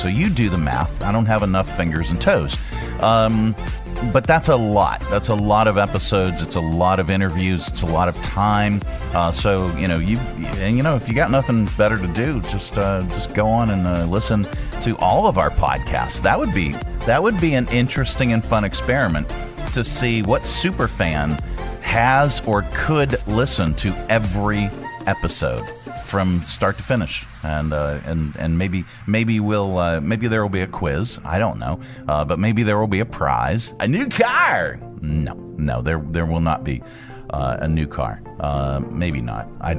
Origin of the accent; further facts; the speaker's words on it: Pittsburgh, Pennsylvania, United States; I am originally from the Pittsburgh area, and there's a local news report about it.